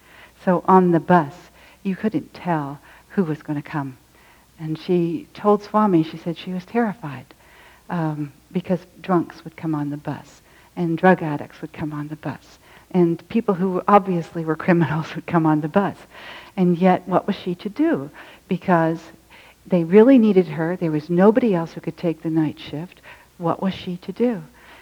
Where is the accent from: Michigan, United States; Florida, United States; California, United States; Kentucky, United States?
California, United States; San Francisco; I grew up in the Haight-Ashbury